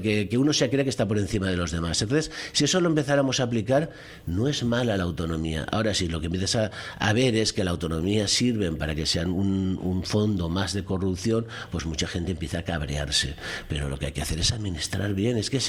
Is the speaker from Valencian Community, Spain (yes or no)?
yes; Valencian Community, Spain; yo soy valenciano y lo siento, y yo hablo la lengua que hablamos en mi tierra, y por eso no dejo de ser español. Yo siempre digo que soy valenciano porque soy español y soy español porque soy valenciano.